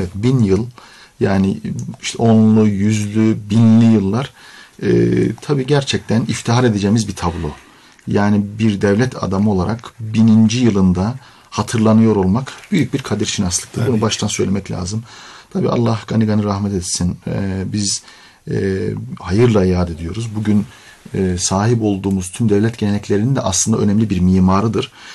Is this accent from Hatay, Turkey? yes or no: yes; Dörtyol, Hatay, Turkey; born there; Hatay Dört Yol doğumluyum.